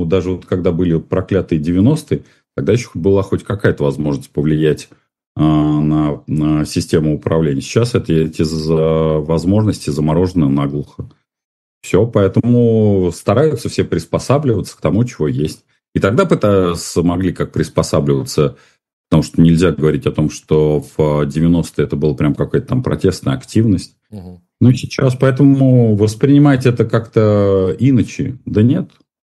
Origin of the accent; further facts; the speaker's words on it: Moscow, Russia; Москва, поскольку я москвич все-таки в 4-м поколении